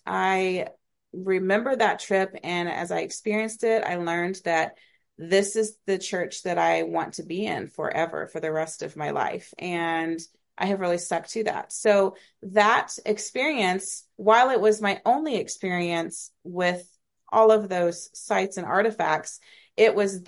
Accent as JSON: {"language": "English", "region": "Oklahoma", "country": "United States", "tie": "born or raised there", "lives_now": "Lee's Summit, United States", "said": "I grew up in Oklahoma. I am now in Kansas City, Missouri, specifically Lee's Summit, Missouri."}